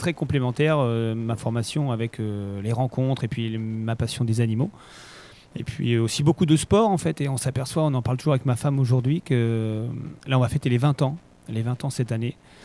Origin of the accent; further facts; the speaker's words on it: Argentan, Normandy, France; also born or lived in L'Aigle; Donc, moi, je suis un pur orné. Je suis né à L'Aigle. J'ai grandi à Argentan, Train, C. Et je suis arrivé au Bouillon quand mes parents ont acheté le terrain où le parc est né.